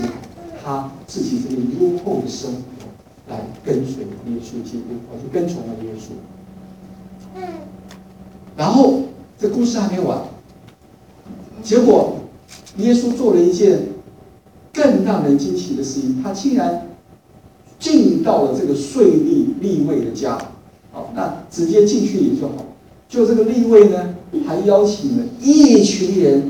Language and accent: Chinese; China; 我们中国人叫汉奸嘛